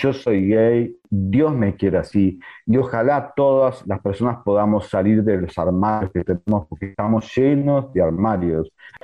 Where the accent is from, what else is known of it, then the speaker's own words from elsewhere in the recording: Paysandú, Uruguay; en mi ciudad natal